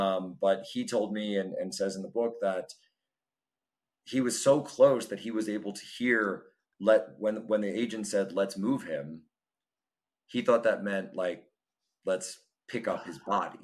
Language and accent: English; Philadelphia, Pennsylvania, United States; I'm from the Philadelphia area, so I'm kind of familiar with this